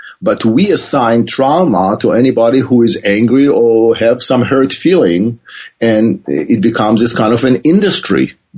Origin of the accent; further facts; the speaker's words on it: Israel; also born or lived in Africa / Europe; now in California, United States; I grew up in Israel. This is where my accent is from. And I spent work and lived in Africa, in Europe, and ended up here in California.